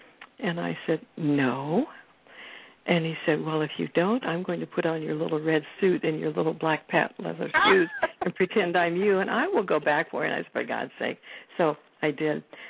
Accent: Ohio, United States; And I said, I'm a mediator from Ohio.

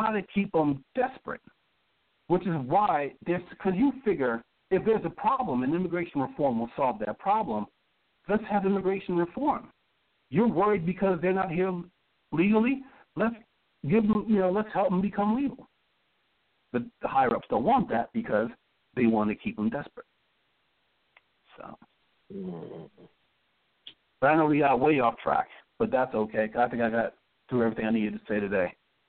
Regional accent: United States; I was just like, I'm an American.

